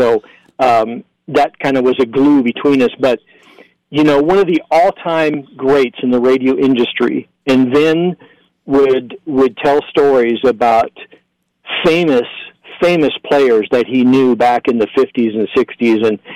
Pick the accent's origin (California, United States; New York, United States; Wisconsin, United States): California, United States; Los Angeles; And growing up in Los Angeles, I was always a Dodgers fan.